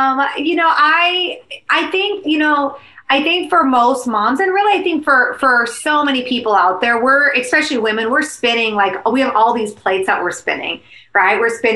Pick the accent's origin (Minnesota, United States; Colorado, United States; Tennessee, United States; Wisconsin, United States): Minnesota, United States; you're like, I'm a girl from Minnesota.